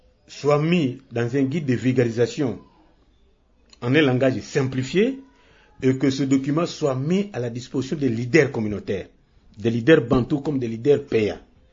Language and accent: French; DR Congo; nous sommes Congolais